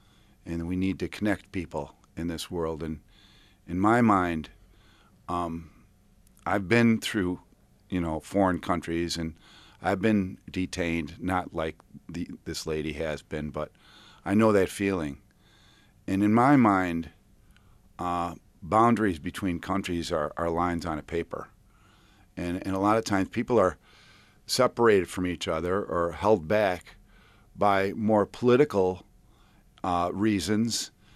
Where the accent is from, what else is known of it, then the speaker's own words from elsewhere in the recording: New York, United States; We're from the 10th Ward. We grew up on Lakeview Park.